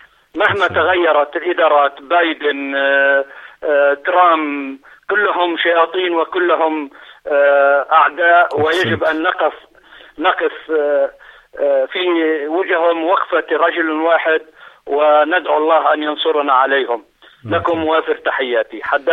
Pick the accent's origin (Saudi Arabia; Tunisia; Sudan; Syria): Syria; إلا أنه للتنويه أنا من سوريا.